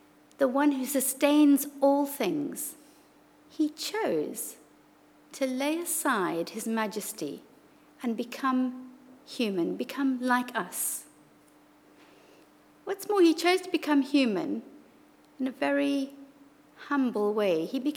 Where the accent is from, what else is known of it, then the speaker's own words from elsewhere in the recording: Zimbabwe; now in United Kingdom; because I come from Zimbabwe, where it would have been nice and bright and light quite long into the evening.